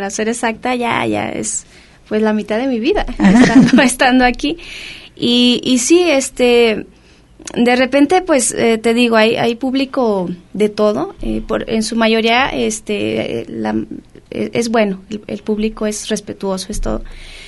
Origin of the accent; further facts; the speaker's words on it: Santa María, Jalisco, Mexico; Yo soy de Santa María, yo, uh-huh, yo soy de allá, pero pues ya tengo tiempo aquí viviendo.